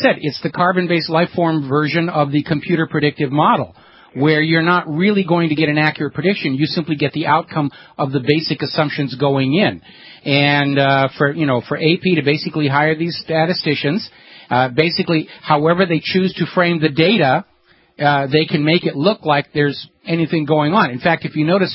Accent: New Hampshire, United States; I'm from New Hampshire originally.

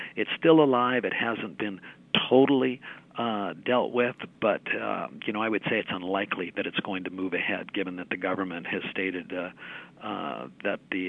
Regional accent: British Columbia, Canada; I also think rivers have done a lot to make us what we are as British Columbians.

